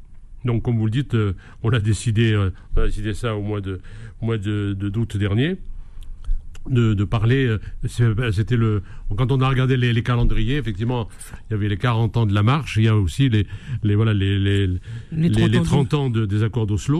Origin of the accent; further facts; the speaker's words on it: Constantine, Constantine Province, Algeria; born there; Moi, je suis né à Constantine, qui est une ville turque.